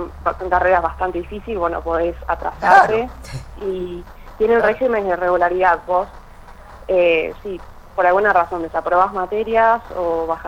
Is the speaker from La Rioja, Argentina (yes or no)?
no; Salta, Argentina; yo soy de Salta, estudié en la Universidad de Salta, la pública